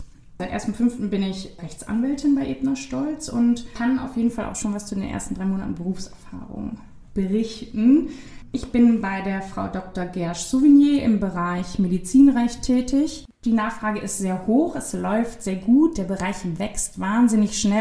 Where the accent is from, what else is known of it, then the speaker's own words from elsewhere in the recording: Cologne, North Rhine-Westphalia, Germany; ich war dann wieder zurück in meine Heimat in Köln und habe da in einer Kanzlei gearbeitet